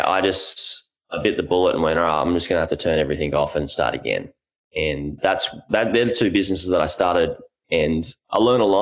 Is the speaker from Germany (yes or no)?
no; Gold Coast, Queensland, Australia; So about myself is I'm from the Gold Coast, Australia.